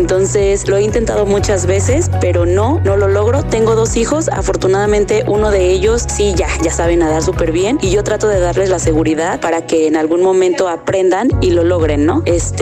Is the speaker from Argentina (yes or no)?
no; Cuernavaca, Morelos, Mexico; Pues yo soy de aquí de Cuernavaca, Morelos